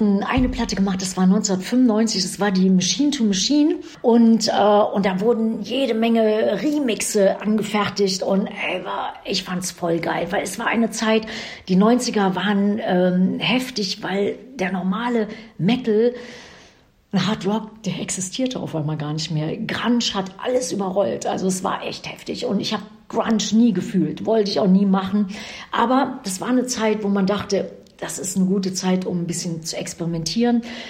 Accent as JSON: {"language": "German", "town": "Krefeld", "region": "North Rhine-Westphalia", "country": "Germany", "said": "und dann kommen wir aus Krefeld"}